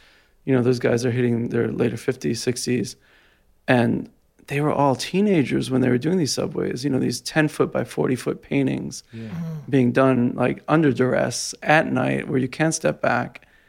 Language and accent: English; Jersey City, New Jersey, United States; I'm from Jersey City.